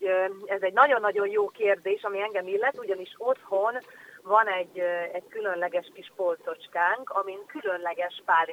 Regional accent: Vojvodina, Serbia; így egy kicsit békési lány vagyok, úgyhogy vajdasági és békési pálinkáink vannak odahaza

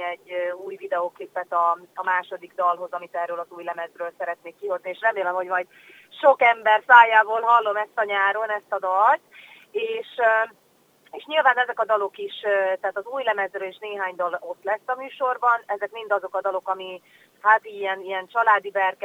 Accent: Vojvodina, Serbia; így egy kicsit békési lány vagyok, úgyhogy vajdasági és békési pálinkáink vannak odahaza

